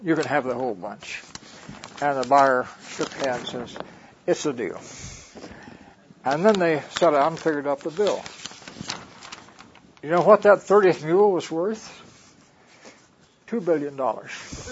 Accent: Midwest, United States; I grew up in the Midwest, and my grandfather used to raise mules.

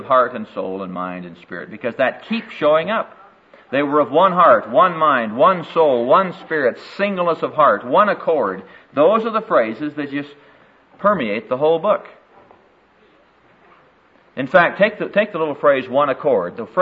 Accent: Iowa, United States; Well, when I grew up in Iowa, in this little town back there, during high school days, I worked in a bakery.

